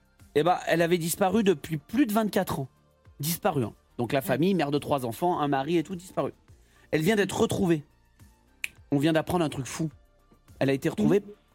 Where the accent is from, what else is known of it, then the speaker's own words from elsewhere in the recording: Les Orres, Provence-Alpes-Côte d'Azur, France; partait des Ors, là où j'ai grandi, puis ils allaient à Serre-Chevalier à côté.